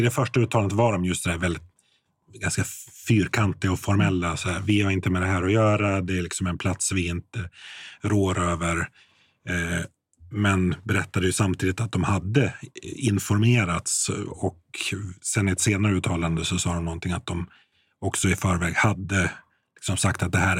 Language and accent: Swedish; Gotland, Sweden; som gotlänning så är jag väldigt less på